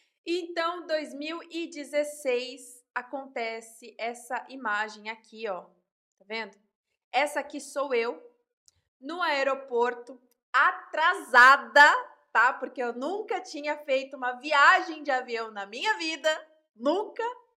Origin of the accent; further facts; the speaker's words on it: Peruíbe, São Paulo, Brazil; born there; Porque eu sou caiçara, tá? Eu nasci em Peruíbe, talvez você nem conheça essa cidade, tá bom? Então, assim, eu nasci numa cidade muito pequena. Eu nasci numa cidade onde as pessoas nascem e morrem nessa cidade.